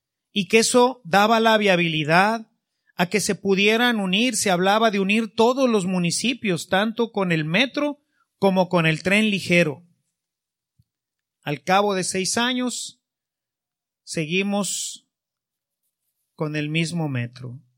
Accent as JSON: {"language": "Spanish", "country": "Mexico", "said": "Dios es más poderoso cuando nosotros, unidos como mexicanos"}